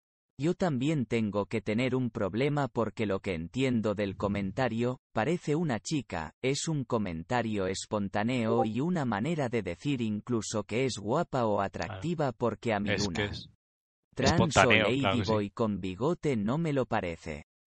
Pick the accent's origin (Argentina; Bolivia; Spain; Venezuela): Spain; Catalonia; yo soy catalán y reconozco que he vivido cosas que gente de fuera no conoce